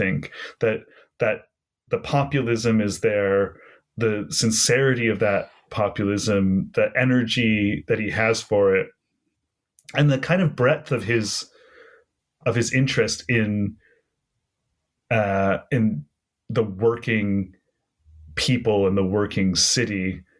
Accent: Chicago, Illinois, United States; born there; You know, I am an American, Chicago born, Chicago, that somber city.

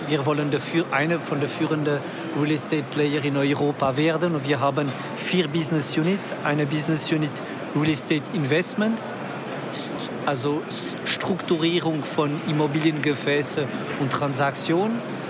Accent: Lausanne, Vaud, Switzerland; accent: French; German is a second language; also born or lived in France; mit dem französischen Akzent. Also ich bin in Lausanne aufgewachsen

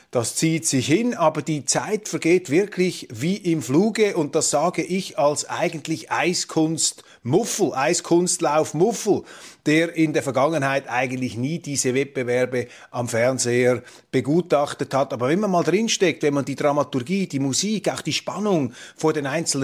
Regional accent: Switzerland; Das ist schon unglaublich, und es macht einen als Schweizer natürlich stolz, wenn eine unserer Firmen da ganz vorne dabei ist.

